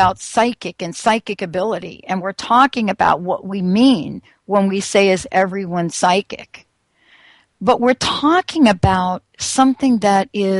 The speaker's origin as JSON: {"language": "English", "region": "Missouri", "country": "United States", "said": "I'm like, what's that state where you're from? I'm from Missouri."}